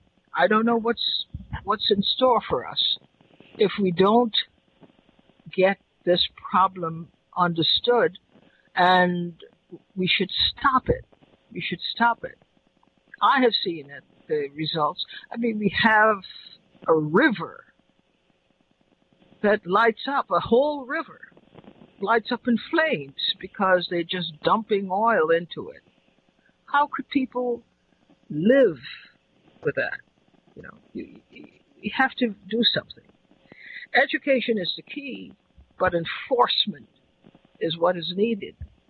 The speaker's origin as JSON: {"language": "English", "country": "Trinidad & Tobago", "tie": "born or raised there", "said": "When I was growing up in Trinidad"}